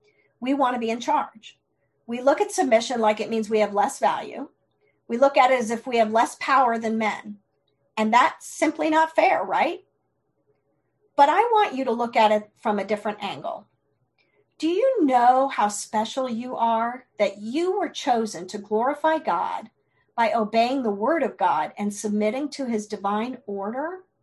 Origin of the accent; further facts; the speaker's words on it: East Coast, United States; I'm from the East Coast, and I do that a lot.